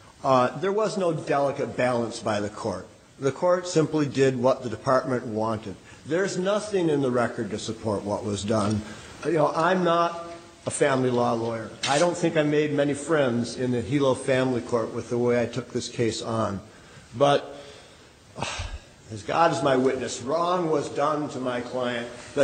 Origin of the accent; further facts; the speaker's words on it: Wisconsin, United States; And, you know, I'm from Wisconsin.